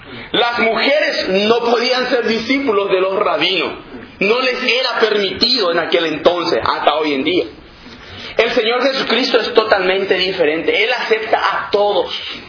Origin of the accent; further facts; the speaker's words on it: Paraguay; como el pastor dijo. Soy paraguayo